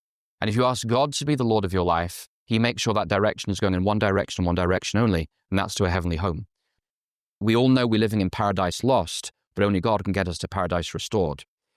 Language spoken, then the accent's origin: English; England, United Kingdom; When we were growing up in England, we never had a TV. We go to our grandparents who live in Oxford.